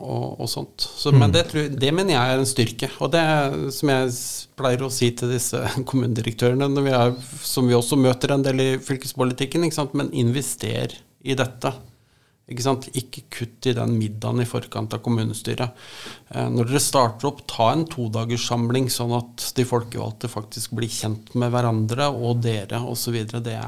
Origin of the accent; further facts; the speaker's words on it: Ringerike, Buskerud, Norway; Godt med, det jo hjemkommunen min